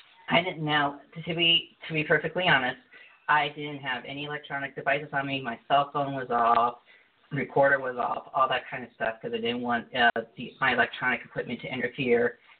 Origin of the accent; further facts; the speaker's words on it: Alton, Illinois, United States; I would say probably the most profound experience I had was back in my hometown. I live in Alton, Illinois.